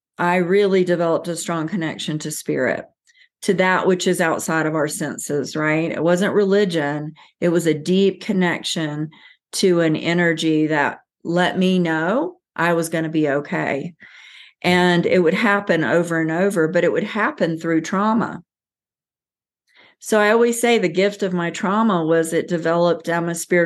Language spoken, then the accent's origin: English; Bible Belt, United States; Now, I grew up in the Bible Belt, and I was either boring Baptist church, or they would go to a Pentecostal